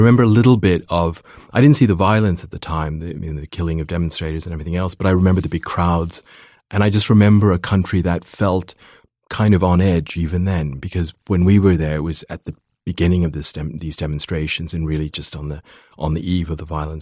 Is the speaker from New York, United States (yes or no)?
yes; New York, United States; born there; So I was born actually in New York in 1966. And I was born because my parents, who were both Burmese, met there in the late 50s.